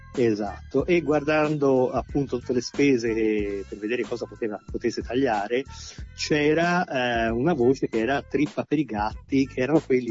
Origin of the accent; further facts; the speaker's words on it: Florence, Tuscany, Italy; sono di Firenze.